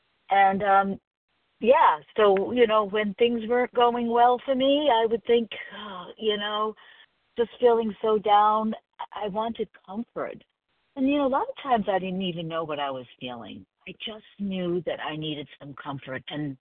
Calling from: South Carolina, United States; I am calling in from South Carolina.

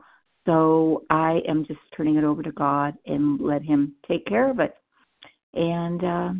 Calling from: Ohio, United States

